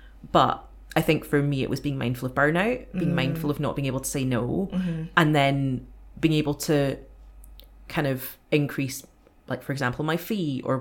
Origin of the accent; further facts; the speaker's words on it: Scotland, United Kingdom; growing up in Scotland